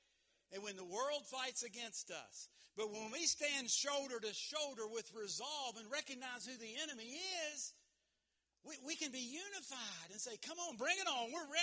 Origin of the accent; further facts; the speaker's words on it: West Virginia, United States; I'm from West Virginia. I'm from southern West Virginia. I'm happy to be from West Virginia.